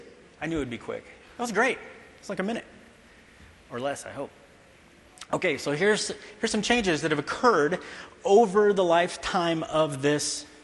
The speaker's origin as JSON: {"language": "English", "region": "Texas", "country": "United States", "said": "And I can say that because I'm from Texas, not from Spain."}